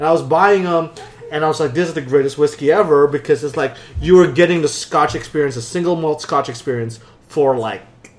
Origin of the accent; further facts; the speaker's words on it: Philippines; I'm Asian. I'm Filipino, so a lot of like.